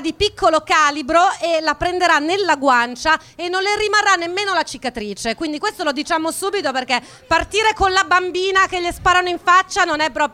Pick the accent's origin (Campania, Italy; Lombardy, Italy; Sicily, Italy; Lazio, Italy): Lombardy, Italy; Milan; E noi siamo di Milano.